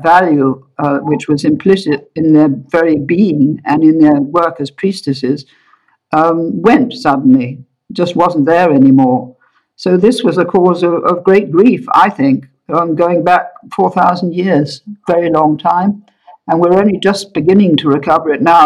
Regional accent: England, United Kingdom; Okay. Well, I'm English. I live near Winchester in England. I'm 92 years old.

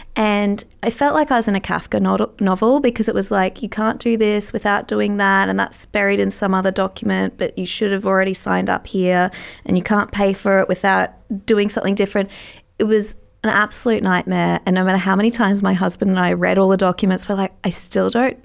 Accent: Brisbane, Queensland, Australia; now in Sydney, Australia; we're from Brisbane originally, and one of the most amazing things about living in Sydney is this access to the ocean.

